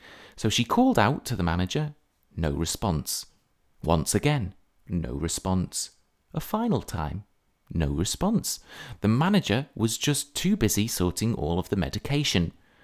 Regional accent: South West England, United Kingdom; I'm from Southwest England.

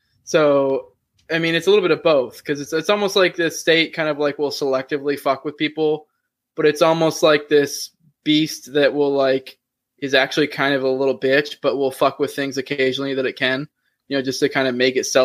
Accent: Tampa, Florida, United States; I mean, I'm from Tampa, but I'm still in the same county.

